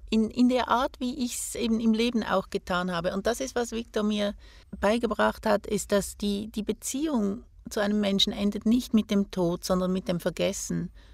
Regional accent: Switzerland; Also ich kann meine innere Schweizerin nicht ablegen

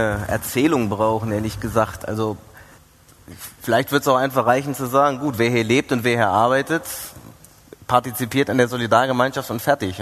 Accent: Korbach, Hesse, Germany; ich komme aus Korbach, Waldeck, Hessen

